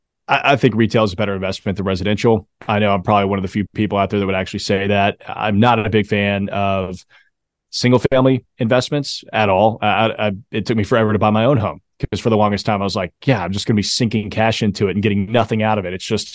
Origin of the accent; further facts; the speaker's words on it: the South, United States; Big hockey fan, even though I'm from the South.